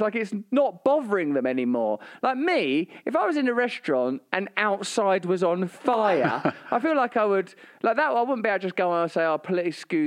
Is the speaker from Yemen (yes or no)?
no; England, United Kingdom; Now, we are English, so we've got a long-standing antipathy towards France.